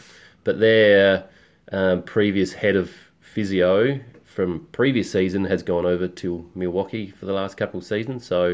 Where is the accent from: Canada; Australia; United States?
Australia; Adelaide, South Australia; So I was born here in Adelaide and went to school at St. Paul's College in Gillis Plains and then went on to study at UniSA.